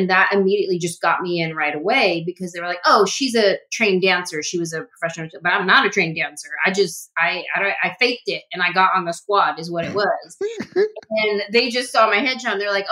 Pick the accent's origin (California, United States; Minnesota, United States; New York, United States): California, United States; San Jose; where's a talent agency in San Francisco? Because I was from San Jose.